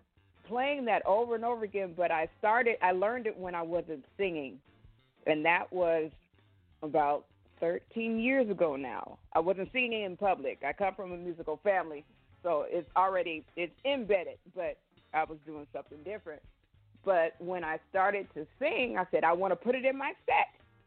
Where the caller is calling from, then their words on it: Portland, Oregon, United States; I am calling from Portland, Oregon.